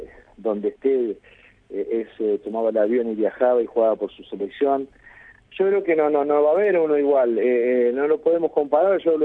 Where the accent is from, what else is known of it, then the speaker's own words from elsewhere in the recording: Argentina; digo, nosotros como argentinos, ¿no?